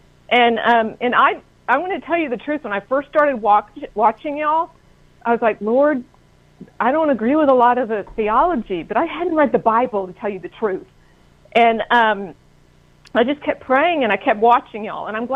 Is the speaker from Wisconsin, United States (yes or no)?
no; Texas, United States; I'm from Texas, and right now they're trying to force school choice down our throat.